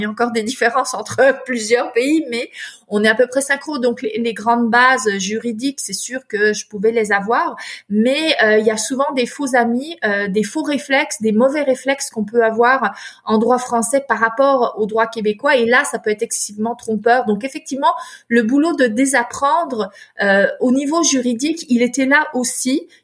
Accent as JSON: {"language": "French", "country": "France", "tie": "born there", "moved": "as an adult", "said": "je suis née en France."}